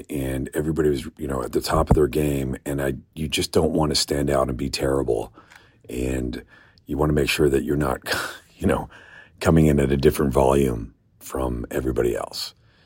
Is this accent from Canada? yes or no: yes; Toronto, Ontario, Canada; born there; I was born in Toronto. I'm a Taurus.